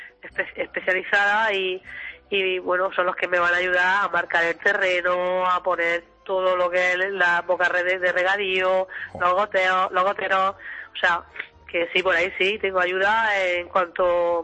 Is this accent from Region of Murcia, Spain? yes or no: yes; Abarán, Region of Murcia, Spain; Bueno, pues verá, yo soy de Abarán.